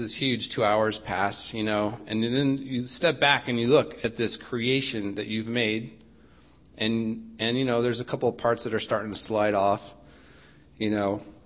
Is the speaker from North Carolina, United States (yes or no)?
no; Albany, New York, United States; So I remember as a kid growing up in Albany, New York